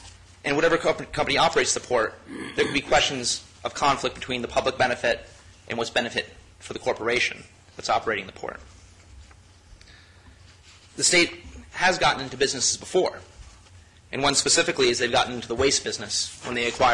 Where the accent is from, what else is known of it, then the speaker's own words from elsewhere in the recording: Belfast, Maine, United States; now in Stockton Springs, United States; I grew up in Belfast, Maine, and I currently live in Stockton Springs.